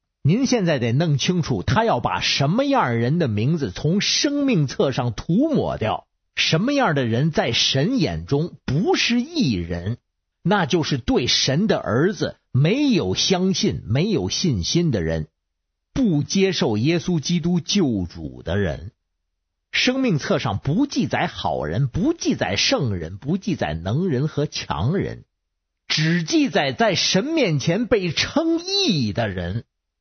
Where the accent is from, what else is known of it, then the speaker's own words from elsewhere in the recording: Beijing, China; 我是北京的